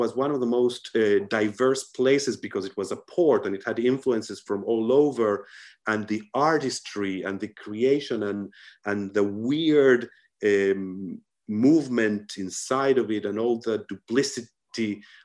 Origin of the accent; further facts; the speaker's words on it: Buenos Aires, Argentina; I'm from Argentina, I'm from Buenos Aires.